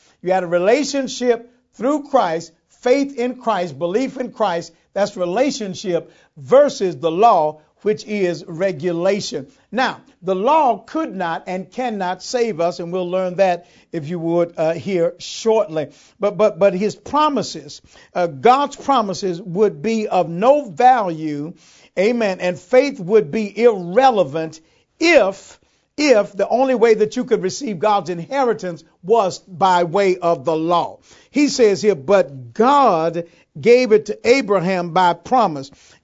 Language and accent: English; Houston, Texas, United States; Listen, I grew up in Houston, Texas.